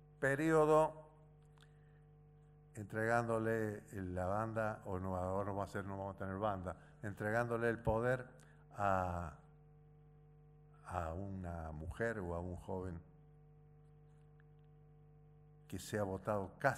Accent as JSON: {"language": "Spanish", "region": "San Luis", "country": "Argentina", "said": "Soy de San Luis de las autopistas, soy de San Luis de las viviendas, de los puentes, de la internet"}